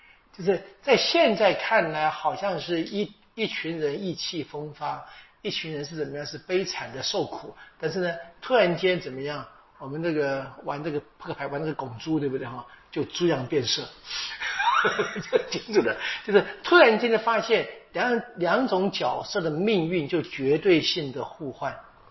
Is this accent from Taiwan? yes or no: yes; Taiwan; 我们台湾话说怎么样